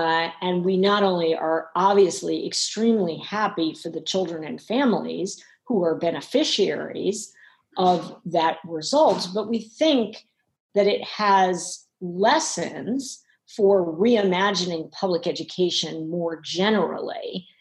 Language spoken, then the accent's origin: English; New York City, New York, United States; Ironically, it is located on 118th Street, which is where I happened to grow up. As a child, I grew up in Harlem